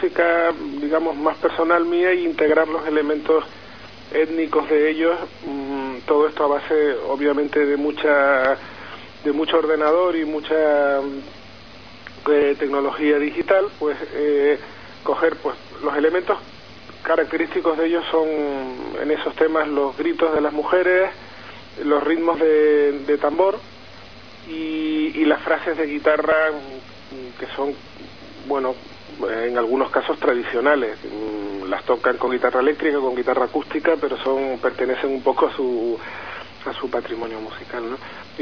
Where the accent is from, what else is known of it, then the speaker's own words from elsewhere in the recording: Canary Islands, Spain; born there; Yo soy canario de nacimiento